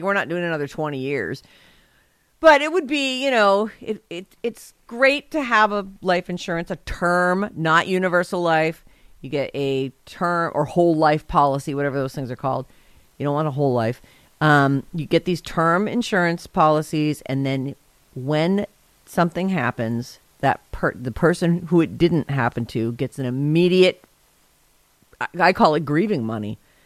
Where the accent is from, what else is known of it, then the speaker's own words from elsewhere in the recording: Irvine, California, United States; also born or lived in San Diego; Like Vinny, I grew up in Irvine and San Diego